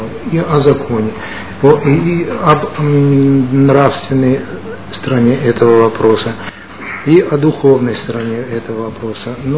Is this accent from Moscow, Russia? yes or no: yes; Moscow, Russia; Я помню себя с детства, я москвич, я родился здесь в Москве